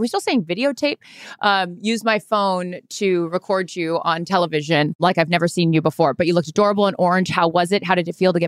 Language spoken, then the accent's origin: English; Seattle, Washington, United States; So, of course, I'm from Seattle. I love, you know, what this city has done.